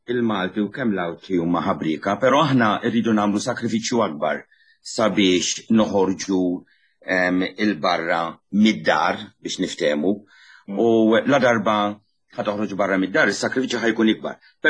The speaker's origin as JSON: {"language": "Maltese", "region": "Gozo", "country": "Malta", "said": "Ġifieri diġà hemm is-sakrifiċċju li rrid nitlaq minn pajjiżi. Issa biex nitlaq minn pajjiżi u niġi Malta, it makes no sense minn pajjiżi fis-sens minn Għawdex."}